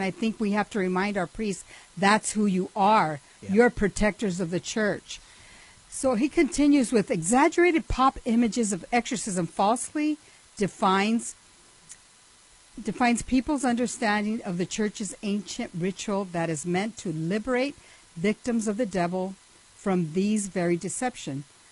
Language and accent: English; California, United States; Actually, and you know, we are from California, and we want to support them